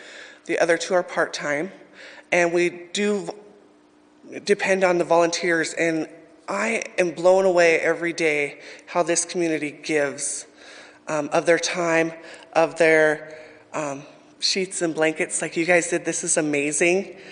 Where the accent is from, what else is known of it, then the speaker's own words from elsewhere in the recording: Absarokee, Montana, United States; So they ended up splitting up when I was about 8 years old and we came back to live in Montana. I grew up in Absarokee, Montana. Little tiny town, if you guys know, about 80 miles from here.